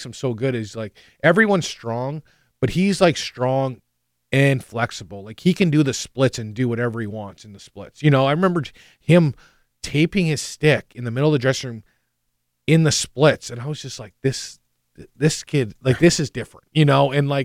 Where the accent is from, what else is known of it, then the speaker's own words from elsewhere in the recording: Canada; maybe because we're both from Canada